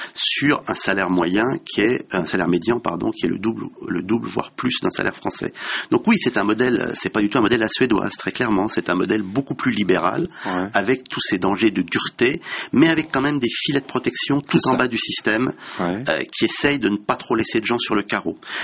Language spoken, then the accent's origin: French; Switzerland; C'est très pénible d'ailleurs pour les franco-suisses dont je suis